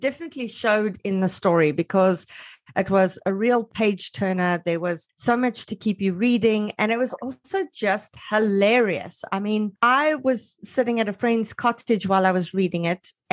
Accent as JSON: {"language": "English", "country": "South Africa", "said": "Because I'm South African."}